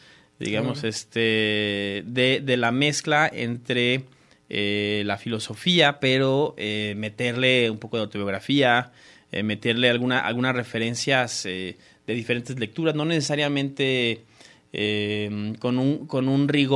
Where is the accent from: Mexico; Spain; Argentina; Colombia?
Mexico; leemos a sudamericanos, como mexicanos, leemos a sudamericanos en las editoriales españolas, ¿no?